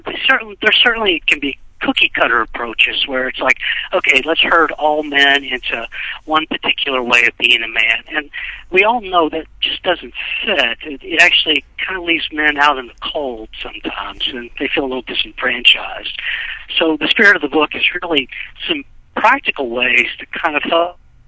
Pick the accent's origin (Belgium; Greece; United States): United States; Kentucky; born there; also born or lived in Texas; now in Nashville, United States; I was born in Kentucky, and I've lived a good bit of my life down in Texas too. So I've been in Nashville, I guess, for the last 5 years.